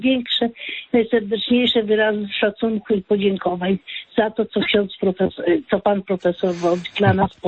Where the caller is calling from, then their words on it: Białystok, Podlaskie Voivodeship, Poland; Ja z Białegostoku.